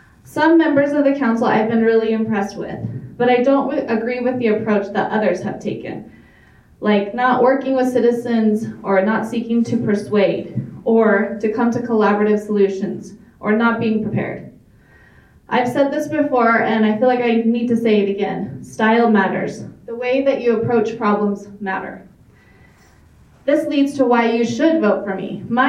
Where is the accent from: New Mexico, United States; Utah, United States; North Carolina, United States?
Utah, United States; Orem; now in American Fork, United States; I grew up in Utah County in Orem, and I love living in American Fork.